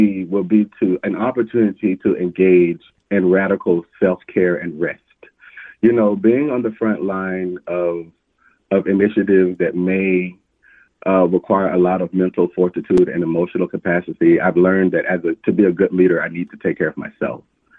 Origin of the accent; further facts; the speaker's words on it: Mississippi, United States; as I mentioned earlier, I am from Mississippi. And, you know, coming from Mississippi, I realized that there were certain things culturally that I just did not understand about Minnesota culture.